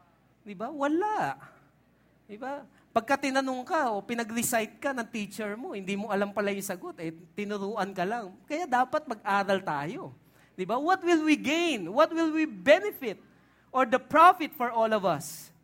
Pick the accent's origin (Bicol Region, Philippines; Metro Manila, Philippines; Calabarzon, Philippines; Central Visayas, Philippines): Metro Manila, Philippines; Tondo; You know, I was raised and grew up in Tondo. Sa Tondo, okay? Doon ako lumaki.